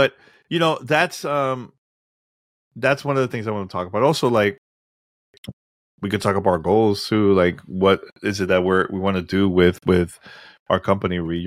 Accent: Dominican Republic; from Dominican Republic, of course.

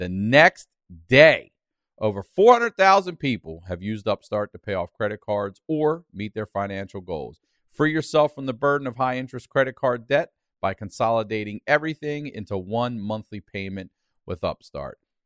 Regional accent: Maryland, United States; In Maryland.

